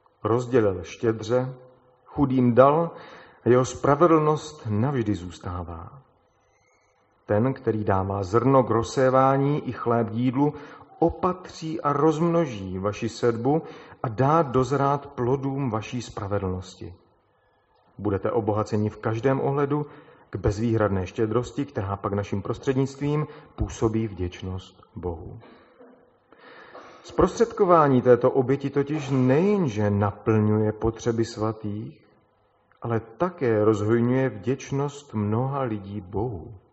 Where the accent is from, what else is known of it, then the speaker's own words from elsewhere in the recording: Moravian-Silesian Region, Czechia; bylo tam fajně, jak se říká u nás, na Ostravsku